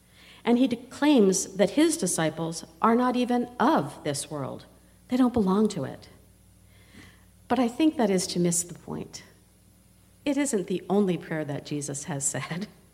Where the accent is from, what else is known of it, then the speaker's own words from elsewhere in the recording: Pennsylvania, United States; I liked this because it was set among the German-speaking Amish of Pennsylvania, my home state.